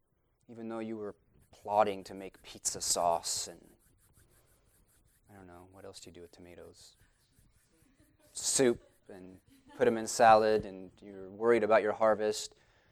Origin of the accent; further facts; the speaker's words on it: Las Vegas, Nevada, United States; I grew up in Las Vegas, and I had never eaten a real vegetable.